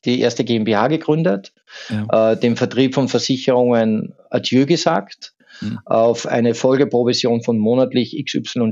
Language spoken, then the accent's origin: German; Salzburg, Austria; born there; Ich bin Salzburger Gebürtiger. Die Berge sind vor der Tür.